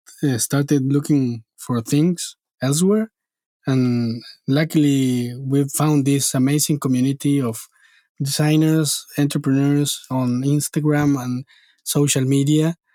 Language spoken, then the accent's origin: English; Argentina; And we're here from Argentina.